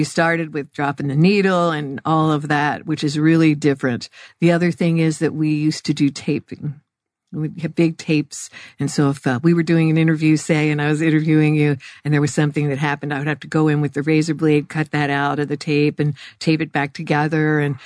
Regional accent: Tucson, Arizona, United States; born there; now in Phoenix, United States; I was born in Tucson, went away, came back anyway.

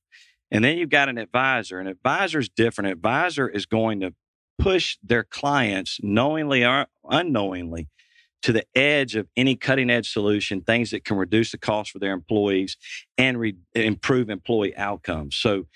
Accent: Macon, Georgia, United States; Macon's my hometown.

